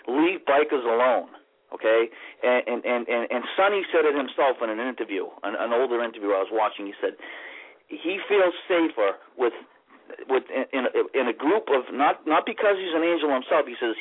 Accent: Salem, Massachusetts, United States; I was born and raised in Salem, Mass. My mom was a bartender at a place in Salem called 96 North Street.

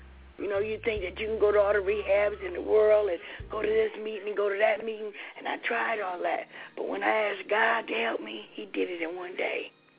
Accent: Toledo, Ohio, United States; I'm from Toledo, Ohio.

